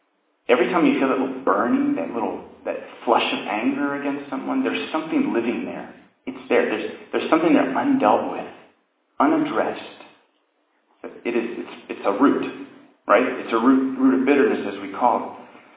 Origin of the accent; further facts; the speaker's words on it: Pennsylvania, United States; also born or lived in Greenville, South Carolina; I was born in the South and only stayed here until the age of two, and grew up mostly in Pennsylvania, and that's what happened to my accent for the most part. But when I was in fifth grade, I moved back